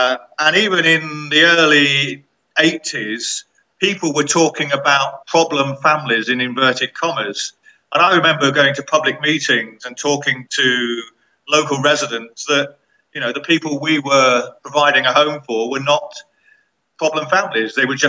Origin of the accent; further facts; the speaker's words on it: Leicester, East Midlands, United Kingdom; I was born and bred on New Park's estate in Leicester, which is next to Braunston.